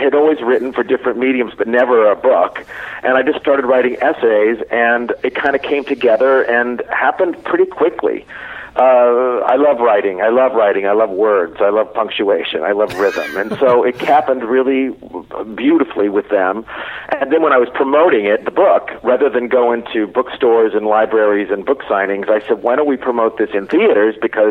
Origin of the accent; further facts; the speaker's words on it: Oklahoma, United States; No, I'm from Oklahoma.